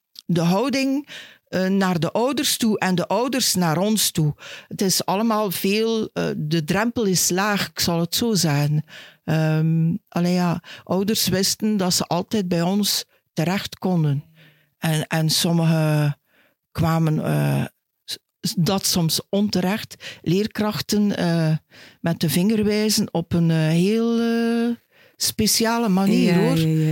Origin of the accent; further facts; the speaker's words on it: Ertvelde, East Flanders, Belgium; ik ben op Aertvelde geboren en woonde op Aertvelde.